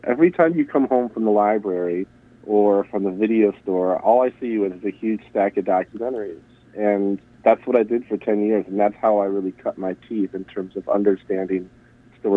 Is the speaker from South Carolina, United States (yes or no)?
no; Ann Arbor, Michigan, United States; there's no secret that I'm certainly a proud Midwesterner. And, you know, growing up in Ann Arbor, you know, it had a huge impact on me.